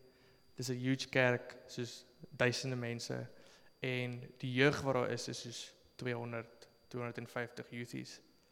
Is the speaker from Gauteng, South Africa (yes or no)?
no; Bloemfontein, Free State, South Africa; So my ouers bly in Bloemfontein, ek kom van Bloemfontein af.